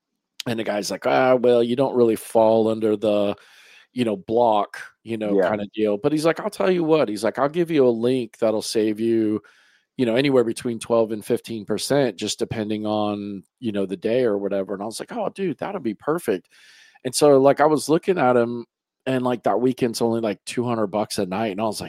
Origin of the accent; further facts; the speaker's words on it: Florida, United States; I mean, I say that cause I'm from Florida where everything's flat. So seeing mountains is kind of cool every night.